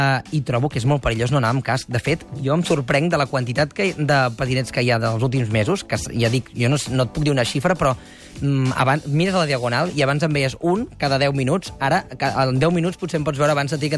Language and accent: Catalan; Granollers, Catalonia, Spain; Jo sóc de Granollers